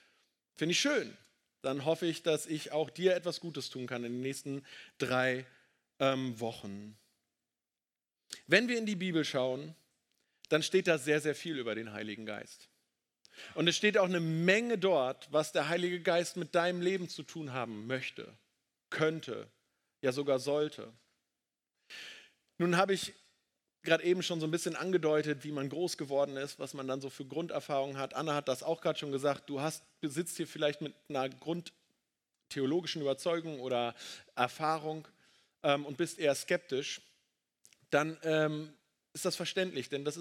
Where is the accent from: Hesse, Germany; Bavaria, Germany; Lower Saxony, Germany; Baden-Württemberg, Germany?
Lower Saxony, Germany; Ich bin in einer Baptistengemeinde in Ostfriesland aufgewachsen.